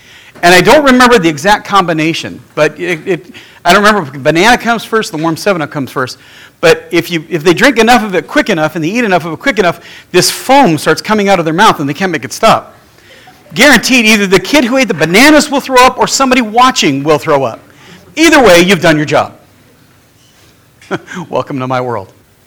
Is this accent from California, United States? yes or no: yes; Los Angeles, California, United States; I grew up in South Central LA. I grew up in the ghetto.